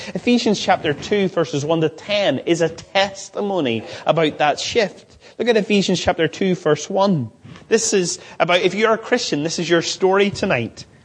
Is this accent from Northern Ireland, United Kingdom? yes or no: yes; Northern Ireland, United Kingdom; You go, no, not England. I'm from Northern Ireland. You know, it's our identity. It's where we're from.